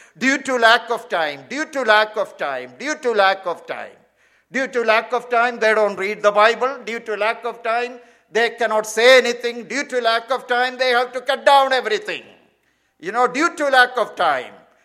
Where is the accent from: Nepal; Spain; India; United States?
India; Kerala; I was thinking about my own early days growing up in Kerala